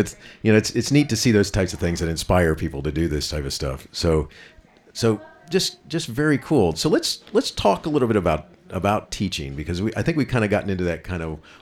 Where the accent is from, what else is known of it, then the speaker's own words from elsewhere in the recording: Florida, United States; I grew up in Florida where we had the Apollo launches and then the space shuttle launches.